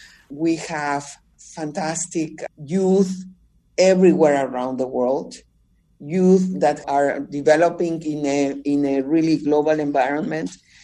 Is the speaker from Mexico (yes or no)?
yes; Mexico; My home country, Mexico, is a very vulnerable country to climate change.